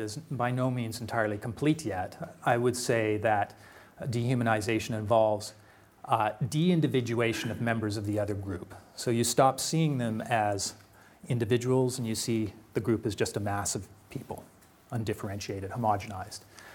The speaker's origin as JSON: {"language": "English", "country": "Canada", "said": "being a Canadian, this is why I'm glad we have gun control."}